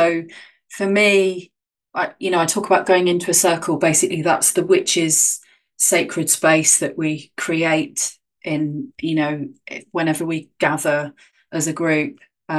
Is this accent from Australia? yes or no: no; Dartmoor, South West England, United Kingdom; I encountered more of that growing up on Dartmoor in certain communities